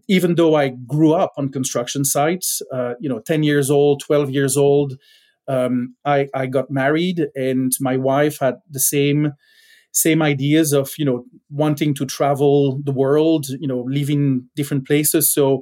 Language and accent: English; Belgium; English is a second language; now in United States; I grew up in Belgium, tiny small country in Western Europe.